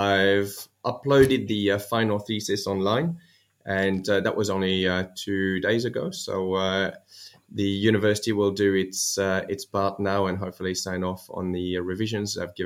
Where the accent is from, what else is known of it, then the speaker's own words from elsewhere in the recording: Valais, Switzerland; now in Australia; So, I was born and brought up in Switzerland in a French-speaking side in the south of Switzerland along the Rhone River. I was brought up in a sort of small village my mother is English, my father is Swiss